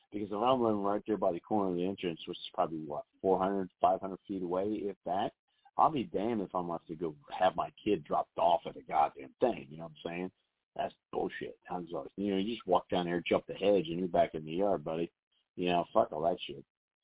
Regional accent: Dayton, Ohio, United States; I mean, where I grew up in Belmont, that's actually very rare.

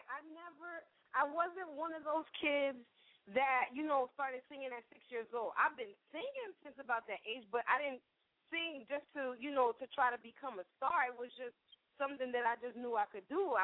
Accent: Miami, Florida, United States; Miami, Florida.

